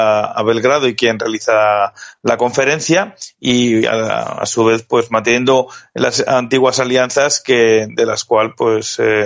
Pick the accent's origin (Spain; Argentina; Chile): Spain; nosotros como españoles reivindiquemos el derecho a Serbia a mantener sus fronteras